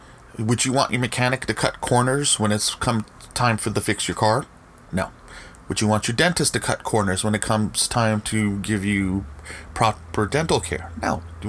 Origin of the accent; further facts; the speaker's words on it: California, United States; And I'm from the Bay Area, so those that are listening from the West Coast know that term.